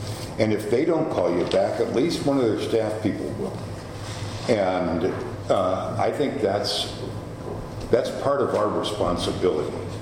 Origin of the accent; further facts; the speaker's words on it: California, United States; I went to another parks event that was put on by a local parks group, because I'm from the Bay Area.